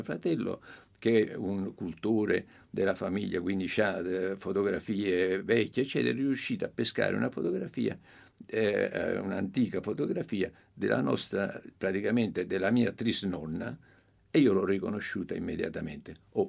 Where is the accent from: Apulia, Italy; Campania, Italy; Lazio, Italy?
Campania, Italy; Naples; e io sono napoletano, nella Piazza dei Martiri, che sta vicino a Via di Mille, vicino a casa mia, al centro